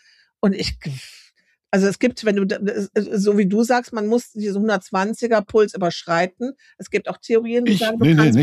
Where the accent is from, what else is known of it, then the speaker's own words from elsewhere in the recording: Kiel, Schleswig-Holstein, Germany; mit mir als Kieler Sprotte